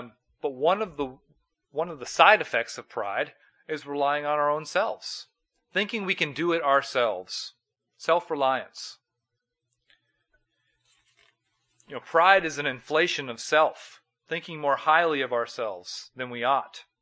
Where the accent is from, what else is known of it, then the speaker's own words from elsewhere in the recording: North Dakota, United States; And I come from North Dakota, and where self-reliance is certainly applauded.